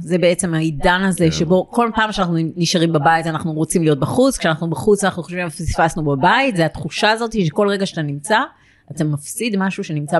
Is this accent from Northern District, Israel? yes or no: no; Givatayim, Tel Aviv District, Israel; אנחנו לא, בגבעתיים זה לא היה, לא גדלנו בשכונת העוני